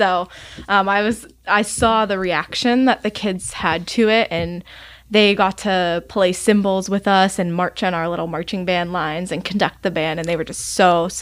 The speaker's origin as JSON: {"language": "English", "town": "Pittsburgh", "region": "Pennsylvania", "country": "United States", "said": "No, I'm from Pittsburgh."}